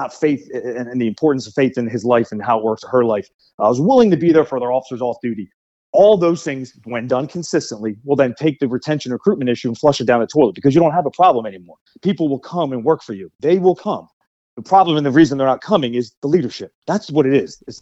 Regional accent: Pennsylvania, United States; I come from Pennsylvania, tons of police departments.

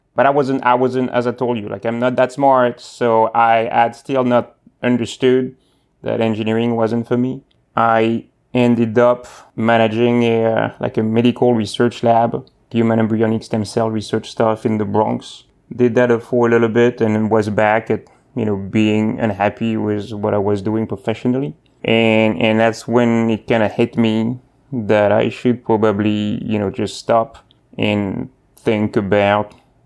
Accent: Bordeaux, Nouvelle-Aquitaine, France; accent: French; English is a second language; I have a slight accent. So that is because I am born and raised in France, in Southwest France, in Bordeaux.

